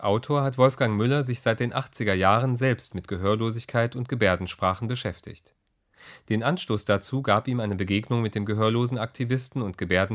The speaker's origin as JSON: {"language": "German", "town": "Essen", "region": "North Rhine-Westphalia", "country": "Germany", "tie": "born or raised there", "said": "in meiner Heimatstadt Essen, wo es eine Berufsschule für gehörlose Jugendliche gibt."}